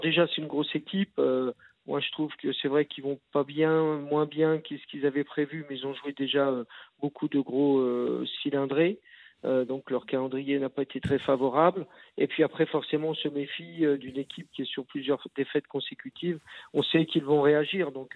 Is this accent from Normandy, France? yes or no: yes; Grand-Quevilly, Normandy, France; Alors, je dis Quevilly, est-ce que je suis normand ? Et puis, j'étais au lycée à Grand-Quevilly